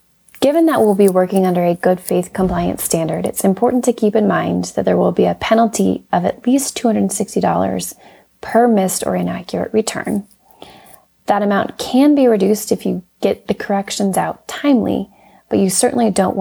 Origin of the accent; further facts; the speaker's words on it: Denver, Colorado, United States; I'm from Denver, Colorado.